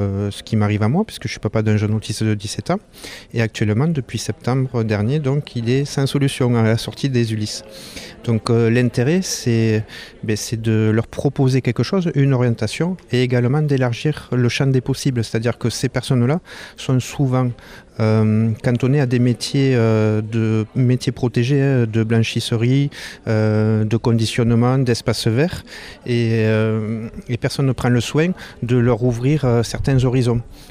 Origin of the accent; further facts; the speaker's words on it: Occitanie, France; de l'association OTEMA TSA, Trouble du Spectre de l'Autisme. Et je viens du Tarn, entre Albi et Toulouse.